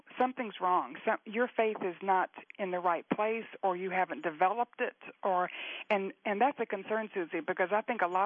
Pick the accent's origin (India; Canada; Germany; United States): United States; I'm an American, and I love America, and my blood is as red as anybody's.